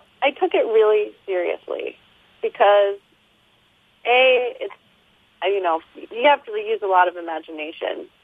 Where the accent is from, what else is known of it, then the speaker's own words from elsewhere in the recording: Michigan, United States; moved away as an adult; now in Sitka, United States; Sure. I arrived in 2000, and I came from Michigan. I just had graduated from college, and I came as an AmeriCorps volunteer.